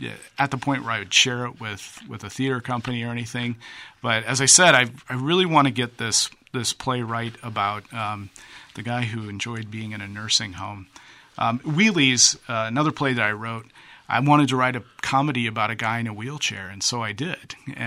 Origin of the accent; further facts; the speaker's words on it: Quad Cities, United States; Well, I grew up here in the Quad Cities, Don.